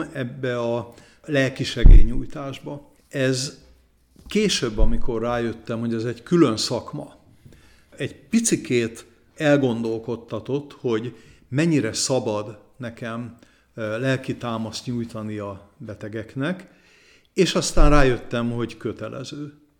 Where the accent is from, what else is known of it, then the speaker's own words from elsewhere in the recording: Újpest, Budapest, Hungary; Újpest meghatározta, ahogy felnőttem, a civilizálódásomat